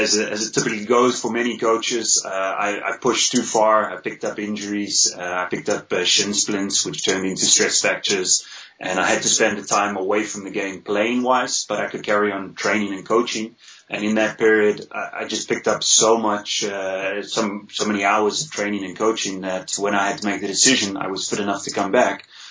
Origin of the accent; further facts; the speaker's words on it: South Africa; Well, I came from a small town